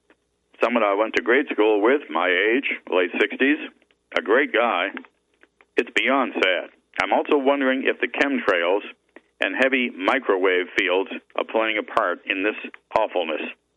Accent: Massachusetts, United States; That's right, my home state.

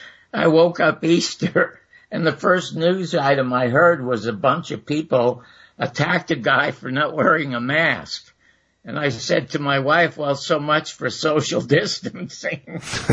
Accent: Toronto, Ontario, Canada; born there; I was born in the Salvation Army Hospital Charity Ward in Toronto.

